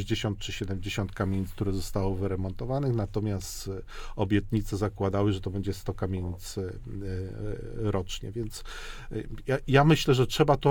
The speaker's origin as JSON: {"language": "Polish", "town": "Łódź", "region": "Łódź Voivodeship", "country": "Poland", "said": "Ja pochodzę z Łodzi, nie wystarczy to pani."}